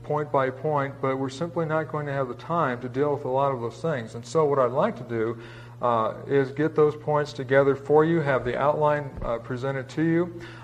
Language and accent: English; Phoenix, Arizona, United States; I was born and raised here in Phoenix.